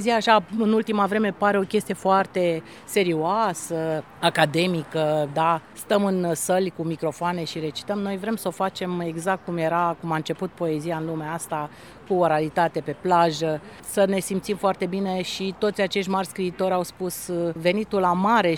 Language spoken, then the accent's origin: Romanian; Constanța, Constanța County, Romania; trăiesc într-un oraș în care a scris și a murit Ovid. Toți au rămas cu gura căscată, că le spuneam sunt de la Constanța, România, nu suna niciun fel.